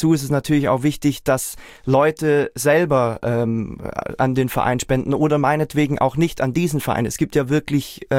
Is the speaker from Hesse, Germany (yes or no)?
no; Reutlingen, Baden-Württemberg, Germany; ich komme aus Reutlingen, mein Bruder aus Tübingen.